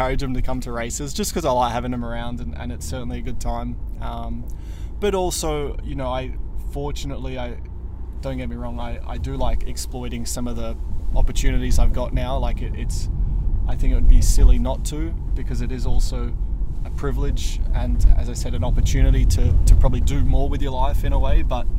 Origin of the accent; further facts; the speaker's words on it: Australia; as you can tell I am Australian and I need sunshine to function.